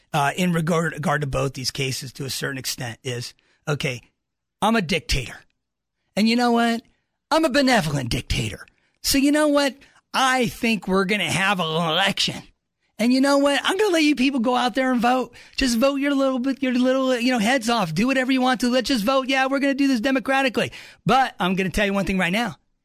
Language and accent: English; Pennsylvania, United States; at first when I came here, I was from Pennsylvania. We didn't have this prop system.